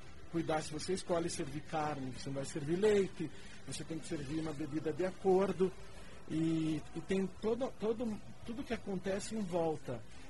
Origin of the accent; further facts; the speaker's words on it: Curitiba, Paraná, Brazil; also born or lived in São Paulo, Brazil; sou de Curitiba.